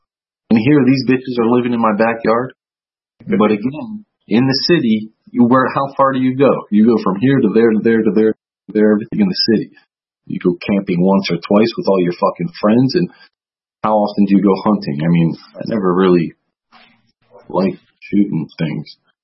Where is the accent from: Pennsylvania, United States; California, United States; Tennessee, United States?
Pennsylvania, United States; I was raised in Pennsylvania